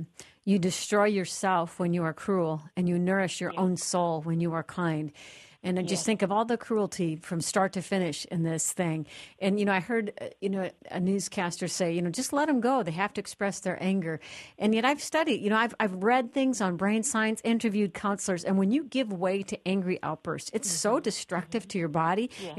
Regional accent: Minnesota, United States; some radio friends knew I was from the Twin Cities where this happened

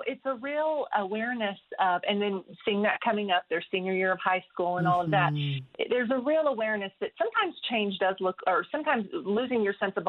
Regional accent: Oklahoma, United States; I grew up in the Osage County, Oklahoma, off of a gravel back road

